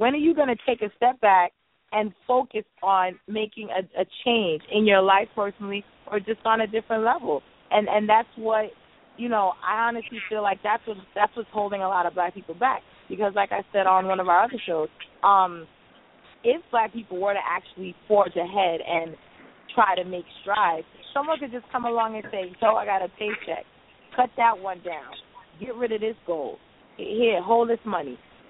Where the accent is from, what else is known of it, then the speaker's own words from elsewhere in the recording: Jamaica; I'm also Jamaican.